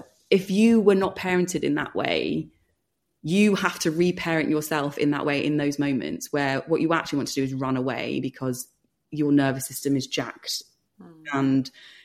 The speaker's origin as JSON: {"language": "English", "town": "Bolton", "region": "North West England", "country": "United Kingdom", "tie": "born or raised there", "said": "we grew up in Bolton in the 80s with Thatcher at the helm, and it was very working class."}